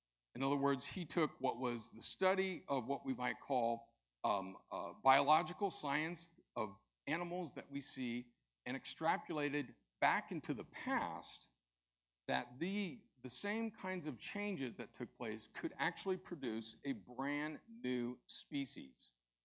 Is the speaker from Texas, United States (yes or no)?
no; Dayton, Ohio, United States; As Pastor said, I grew up in Dayton, Ohio, and I grew up in the church.